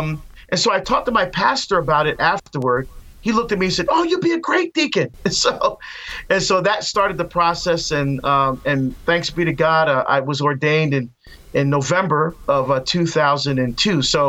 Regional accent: New Jersey, United States; moved away as an adult; now in Oregon, United States; So she's from Oregon. So I moved from Jersey. We got out to Oregon, got married and all that.

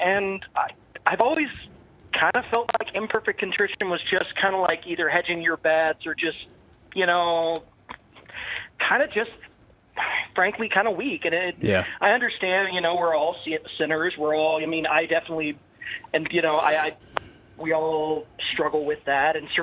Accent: Lincoln, Nebraska, United States; I remember going through Catholic high school. I went to a very good, I'm originally from Lincoln, Nebraska, so got a good education.

